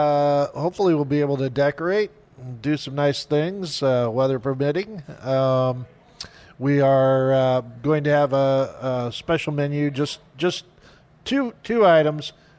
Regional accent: California, United States; where are you from? I'm from Southern California.

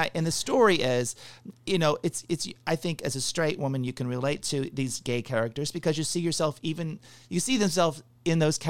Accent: Ohio, United States; We did it in Columbus, Ohio, because I'm from Ohio, and the play takes place in Ohio.

